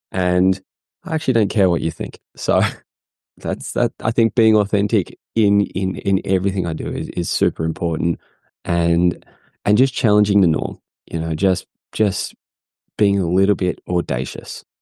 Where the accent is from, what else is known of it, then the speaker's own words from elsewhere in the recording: Australia; accent: Australian; I'm from Australia, if you can't tell from the accent.